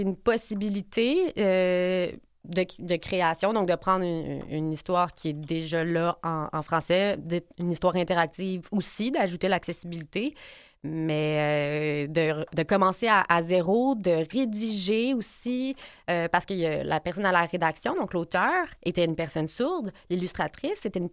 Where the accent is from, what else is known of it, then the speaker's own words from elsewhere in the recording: Quebec, Canada; first language Quebec Sign Language; French is a second language; C'est ma première langue